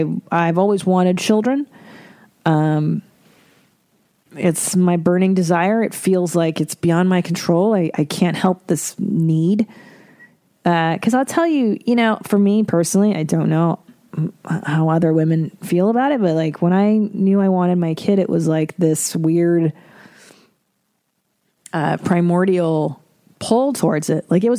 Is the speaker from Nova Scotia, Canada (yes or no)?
no; Windsor, Ontario, Canada; I am an Ontario person too. I'm from Windsor.